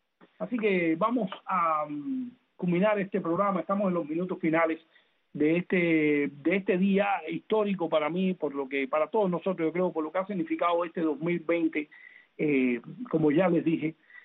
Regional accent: Cuba; nosotros como cubanos

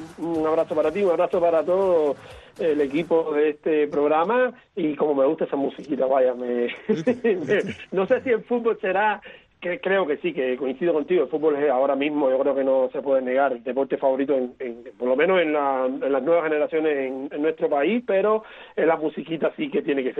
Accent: Cuba; nuestra cultura como cubanos

